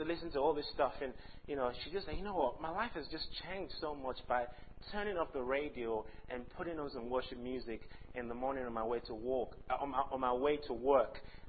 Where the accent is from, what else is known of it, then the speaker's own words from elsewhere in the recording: Liberia; born there; My dad is Nigerian, my mom is from Ghana, and I was born in Liberia.